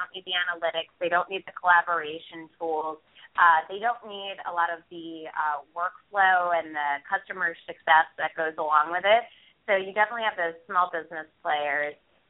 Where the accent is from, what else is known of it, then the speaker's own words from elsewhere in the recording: East Coast, United States; But I must admit, I'm from the East Coast, so I'm much more